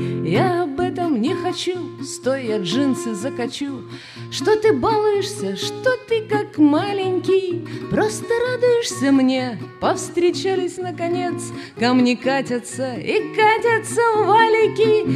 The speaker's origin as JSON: {"language": "Russian", "town": "San Diego", "region": "California", "country": "United States", "said": "Дело в том, что я из Сан-Диего. Сан-Диего находится на границе с Мексикой."}